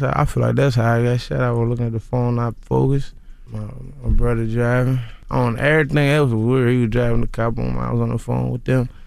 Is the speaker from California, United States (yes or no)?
no; Louisville, Kentucky, United States; I'm from Louisville, Kentucky.